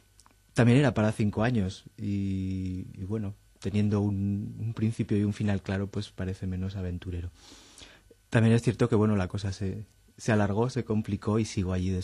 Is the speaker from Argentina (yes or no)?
no; Spain; moved away as an adult; now in Leipzig, Germany; nosotros como españoles